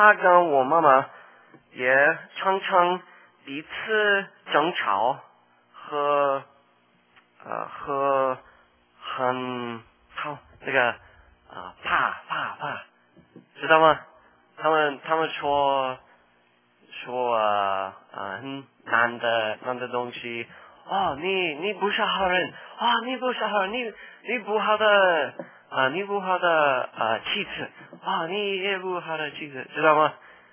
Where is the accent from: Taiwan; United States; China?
United States; Chinese is a second language; 你可以看到我不是中国人，对不对？我是美国人，但是今天早上我要对你们说普通话